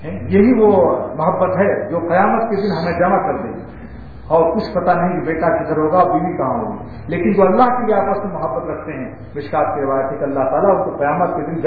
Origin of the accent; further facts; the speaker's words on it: Karachi, Sindh, Pakistan; میں کراچی سے آیا ہوں صوبہ سندھ کا رہنے والا ہوں